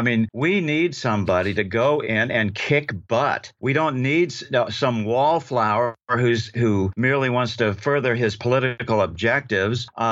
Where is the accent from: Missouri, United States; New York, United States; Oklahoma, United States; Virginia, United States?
Virginia, United States; I grew up in Northern Virginia and horse country